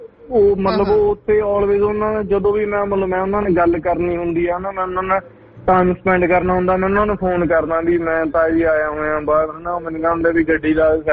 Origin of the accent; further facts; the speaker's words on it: Patiala, Punjab, India; ਮਤਲਬ ਉਹ ਕਿਹੜੀ ਮਤਲਬ ਮੇਰੇ ਸ਼ਹਿਰ ਨਾਲ ਕਿਹੜੀ ਸਾਂਝ ਆ ਤੁਸੀਂ